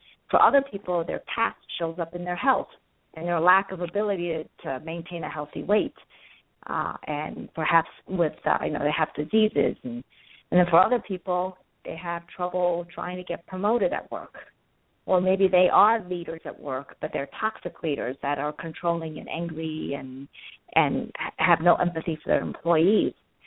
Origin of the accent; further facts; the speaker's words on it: Taiwan; also born or lived in Los Angeles / New York; now in United States; I may have an Italian last name, but I am Asian, and I came here from Taiwan, and living in Los Angeles, and then living in New York